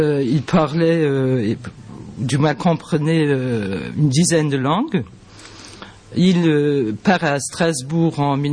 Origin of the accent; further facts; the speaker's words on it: Luxembourg; accent: Luxembourgish; J'ai un accent luxembourgeois, si vous ne me comprenez pas, il faut me le dire.